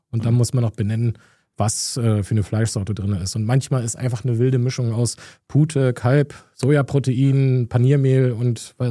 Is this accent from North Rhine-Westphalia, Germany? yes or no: no; Berlin, Germany; der Standarddöner, so wie ich als Berliner ihn auch kenne.